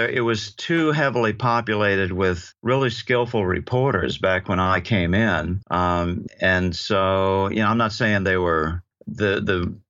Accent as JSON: {"language": "English", "region": "Virginia", "country": "United States", "tie": "born or raised there", "said": "I grew up in Northern Virginia and horse country"}